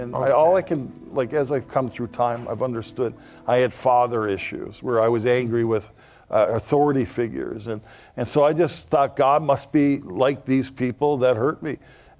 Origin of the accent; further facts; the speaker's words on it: Northern Canada, Canada; we're from Northern Canada. There's only about 100,000 people who live further north than where I was born.